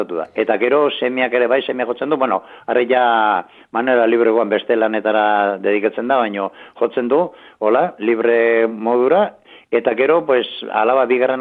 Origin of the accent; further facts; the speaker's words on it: Arantza, Navarre, Spain; baina nire arantzako naiz, orduan.